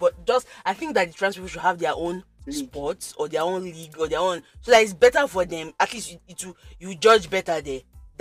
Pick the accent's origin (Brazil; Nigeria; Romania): Nigeria; Yeah, I'm a Nigerian, so I can't.